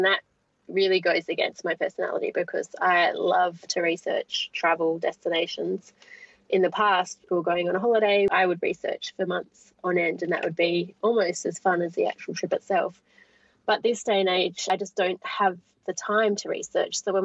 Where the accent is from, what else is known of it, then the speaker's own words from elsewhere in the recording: Adelaide, South Australia, Australia; No, not at all. I'm from Adelaide, Australia.